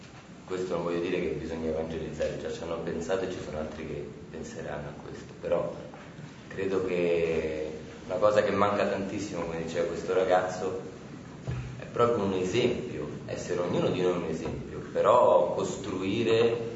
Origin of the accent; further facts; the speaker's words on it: Rome, Lazio, Italy; io ho provato nel mio quartiere di periferia, io sono di Roma